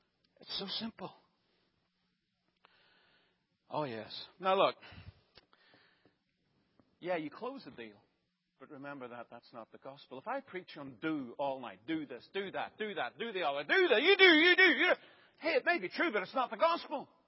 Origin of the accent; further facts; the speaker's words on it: Ireland; As you know, I'm from Ireland